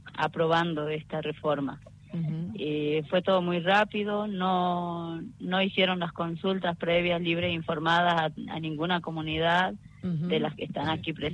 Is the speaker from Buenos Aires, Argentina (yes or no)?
no; Lozano, Jujuy, Argentina; Nosotros somos de Lozano